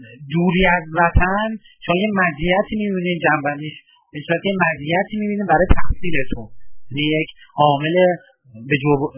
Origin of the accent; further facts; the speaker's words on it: Tehran, Tehran Province, Iran; now in Bahrain; من شخصا از تهران اومدم